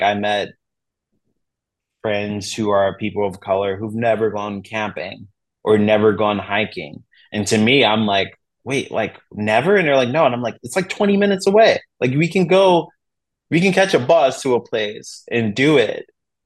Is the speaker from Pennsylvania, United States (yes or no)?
yes; Philadelphia, Pennsylvania, United States; when you're born and raised in Philly with not much resources, you do have friends and stuff like